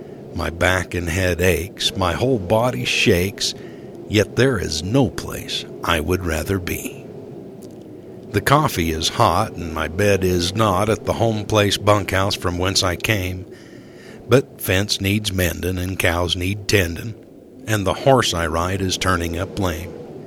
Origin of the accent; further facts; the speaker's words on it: Great Basin, United States; So Big Brother Jim and I were raised in the Great Basin.